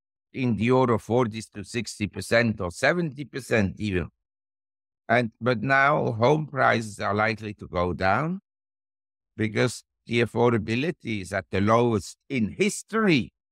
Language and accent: English; Zurich, Switzerland; I come from Zurich in Switzerland.